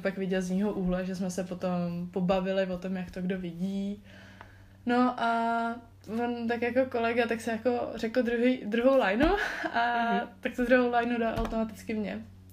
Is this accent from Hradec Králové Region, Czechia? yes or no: yes; Vrchlabí, Hradec Králové Region, Czechia; Vlastně já jsem z Vrchlabí a tam děcka dělají, nebo dřív dělali buď běžky nebo sjezdový lyžování.